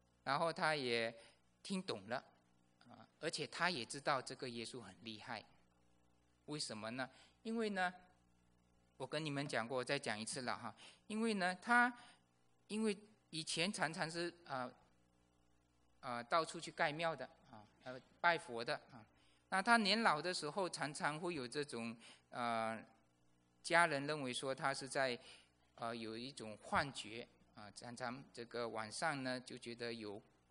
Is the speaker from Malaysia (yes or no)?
yes; Malaysia; 当你只我回马来西亚的时候，开始会想到说我在马来西亚从小成长的这个背景